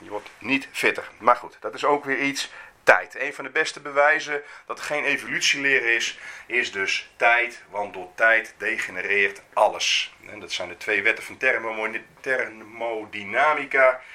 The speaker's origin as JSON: {"language": "Dutch", "country": "Netherlands", "said": "want wij hoeven als Nederlander niet te leren om ook eens een keer aan jezelf te denken."}